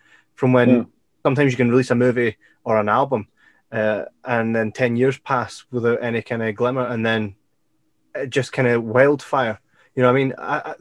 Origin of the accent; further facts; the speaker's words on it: United Kingdom; And as obviously we're British, it's received really well by us.